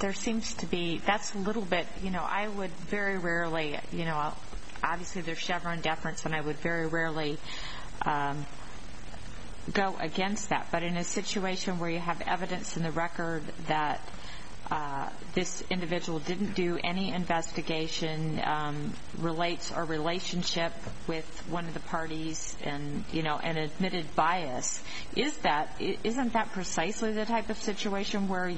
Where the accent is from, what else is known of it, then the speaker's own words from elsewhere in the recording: Arizona, United States; I come from Arizona, and there's a big difference between waste treatment plants in Arizona and one that's in the middle of wetlands.